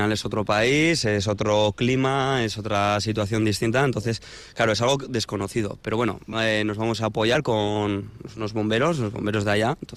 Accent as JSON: {"language": "Spanish", "town": "Vitoria-Gasteiz", "region": "Basque Country", "country": "Spain", "said": "De los 5 compañeros que salimos de aquí, de España, 4 de nosotros somos de Vitoria y de la Diputación de Álava."}